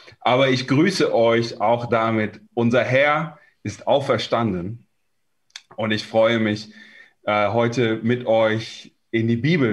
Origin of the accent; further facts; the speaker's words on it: Frankfurt, Hesse, Germany; ich bin aus der Nordweststadt, aus Frankfurt, nicht weit von der chinesischen Gemeinde.